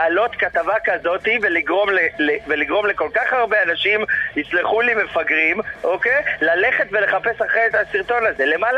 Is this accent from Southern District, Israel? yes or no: no; Haifa, Haifa District, Israel; עברתי בניינים וגדלתי בקריית אליעזר, תראה את הבניין שלי שגדלתי בו בקריית אליעזר